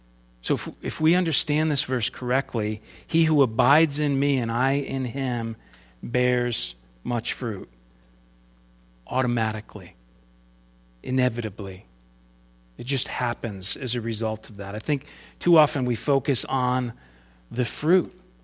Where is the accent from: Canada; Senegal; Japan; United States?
United States; Kirkville; Or if you went to my hometown in Kirkville and went behind the old barn that was there and examined the grapevines that used to grow back there just in the field